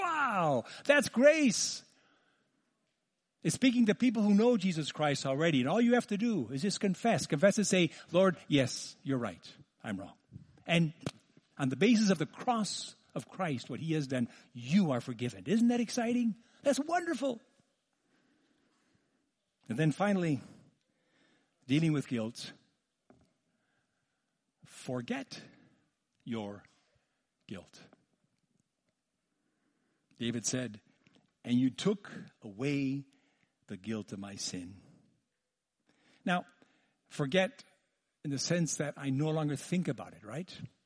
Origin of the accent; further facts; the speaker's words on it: Mexico City, Mexico; when I grew up in Mexico City, and I remember they'd have these parades and Easter week